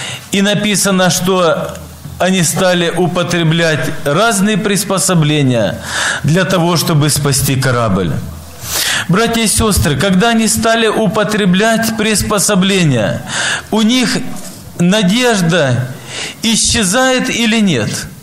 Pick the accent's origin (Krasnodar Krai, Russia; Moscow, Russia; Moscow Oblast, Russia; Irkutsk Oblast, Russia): Krasnodar Krai, Russia; Apsheronsk; я из Краснодарского края, город Апшеронск, пресвитер церкви.